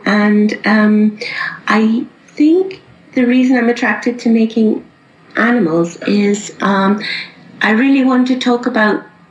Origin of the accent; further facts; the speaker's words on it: Cork, Munster, Ireland; moved away as an adult; now in Glasgow, United Kingdom; I grew up in Ireland. I'm from Cork, the south of Ireland, and I studied ceramics in Edinburgh in Scotland, and now I live in Glasgow in Scotland. So I've been based in Glasgow for about 15 years.